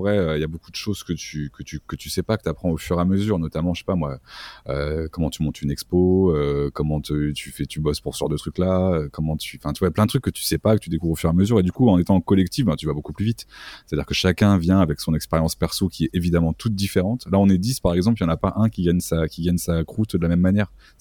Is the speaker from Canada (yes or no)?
no; Limoges, Nouvelle-Aquitaine, France; born there; Quand j'étais jeune, à 15-16 ans, j'étais à Limoges, je suis né à Limoges.